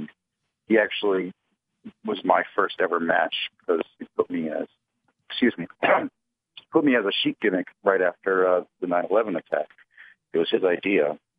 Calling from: New Jersey, United States; from New Jersey.

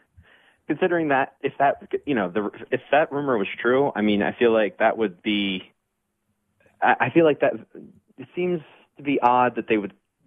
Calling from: Philadelphia, Pennsylvania, United States; from Philly.

